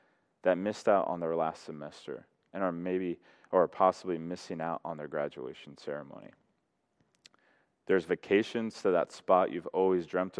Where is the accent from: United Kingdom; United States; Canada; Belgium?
United States; Colorado; I grew up in Colorado, and I remember in 1997, I was a little kid, we had a blizzard